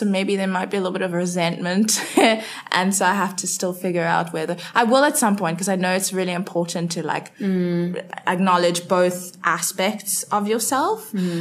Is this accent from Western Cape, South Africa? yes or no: yes; Cape Town, Western Cape, South Africa; I'm 23 years old, born and bred in Cape Town